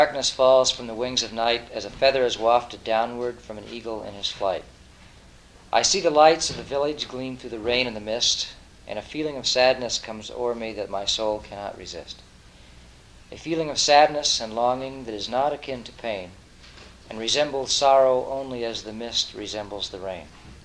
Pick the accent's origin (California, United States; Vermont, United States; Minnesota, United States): California, United States; I'm from Southern California, and I do poems and other things.